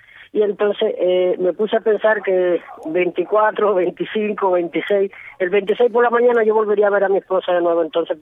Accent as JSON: {"language": "Spanish", "country": "Cuba", "said": "mi hijo es cubano, y yo soy cubano"}